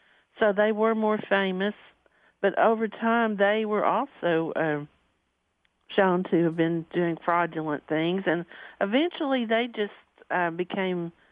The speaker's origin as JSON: {"language": "English", "region": "Virginia", "country": "United States", "tie": "born or raised there", "accent": "Southern", "lives_now": "Ohio, United States", "said": "Well, I grew up in Lee County, Virginia, which is in the mountains. It's as far from Northern Virginia, Alexandria area as you can get and still be in Virginia."}